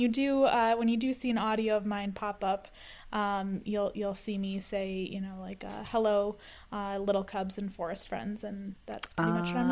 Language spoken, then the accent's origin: English; Chicago, Illinois, United States; born there; and then I was born in Chicago, and one of like the nicknames for Chicago is Chi-Town